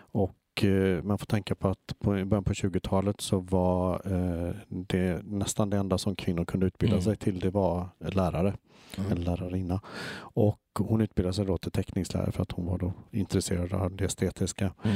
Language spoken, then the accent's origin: Swedish; Gothenburg, Västra Götaland County, Sweden; now in Stockholm, Sweden; Jag är göteborgare i grunden och flyttade till Stockholm för att gå på Beckmans designskola.